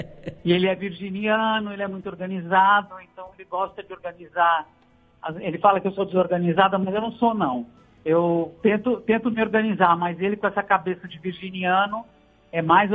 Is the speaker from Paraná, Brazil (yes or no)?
no; Santa Cruz das Palmeiras, São Paulo, Brazil; also born or lived in Bragança Paulista; No interior. E passei minha infância em Santa Cruz das Palmeiras, que é a terra do meu pai.